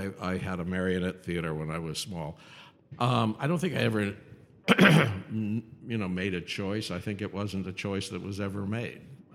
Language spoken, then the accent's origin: English; Wisconsin, United States; born there; my mother's family lived in Wisconsin, so that's why I was born in Wisconsin.